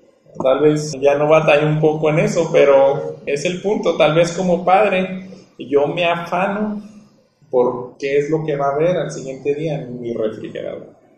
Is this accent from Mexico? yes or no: yes; Mexico; yo creo que es algo que como mexicanos nos está atacando a la mayoría del país